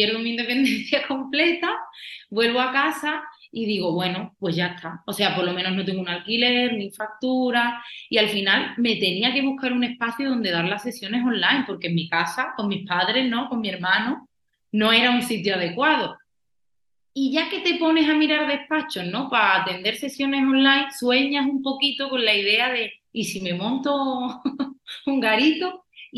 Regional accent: Málaga, Andalusia, Spain; Yo soy de Málaga y yo estaba en Granada.

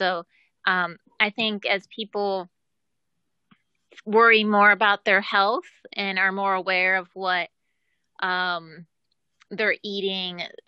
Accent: Ohio, United States; So, I think because I'm from Ohio, and Ohio is similar in that regard because we have big cities like Cleveland and Cincinnati

